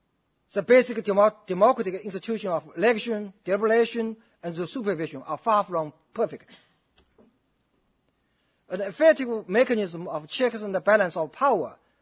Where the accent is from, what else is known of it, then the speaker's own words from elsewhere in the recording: Zhejiang, China; English is a second language; I think just 2 weeks ago, my hometown, in Zhejiang province, there was a vice mayor of Hangzhou metropolitan city.